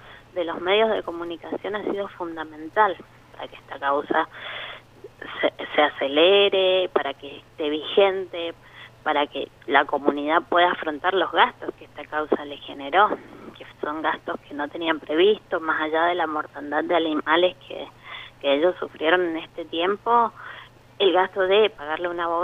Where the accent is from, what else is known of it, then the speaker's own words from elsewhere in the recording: San Juan, Argentina; somos huarpes, que somos sanjuaninos, que vivimos en San Juan